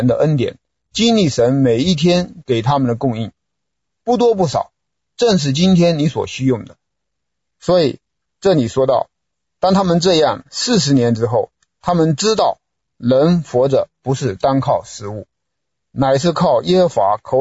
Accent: China; 我们中国人也有一句俗话，叫做“民以食为天”。

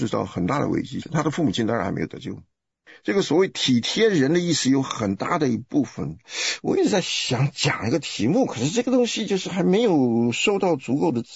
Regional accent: Taiwan; 我们在台湾长大要读那个二十四孝啊

